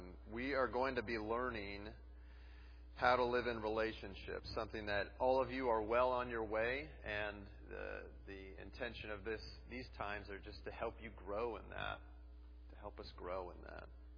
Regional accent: Minnesota, United States; also born or lived in Tennessee / Wisconsin; I'm from Minnesota, born and raised here. I lived for a little while in Tennessee

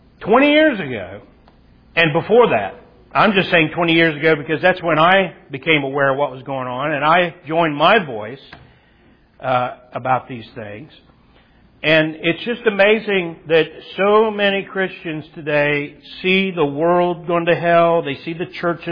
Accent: Portsmouth, Ohio, United States; born there; I was born in Portsmouth, Ohio.

